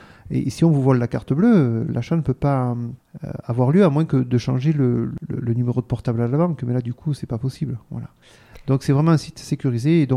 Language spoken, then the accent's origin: French; Barrême, Provence-Alpes-Côte d'Azur, France; also born or lived in Digne; Je suis barrémois dinois, ou je ne sais pas comment vous, dinois, barrémois. Enfin, je suis un peu des deux parce que j'ai mon cœur à Barème quand même, parce que c'est un village qui est super et j'ai une maison là-bas.